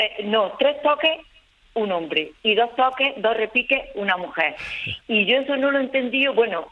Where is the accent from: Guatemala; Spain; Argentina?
Spain; Órgiva, Andalusia; now in Cabo de Gata, Spain; mi campanario, de la Alpujarra, que soy de Órchiva, tengo que decirlo.